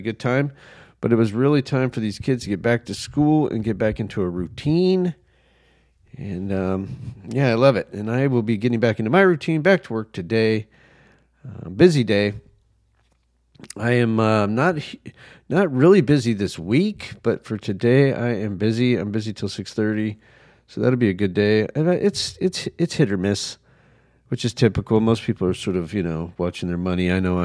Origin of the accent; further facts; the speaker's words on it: New Mexico, United States; You know, I grew up in New Mexico. So, you know, I'm on the East Coast now.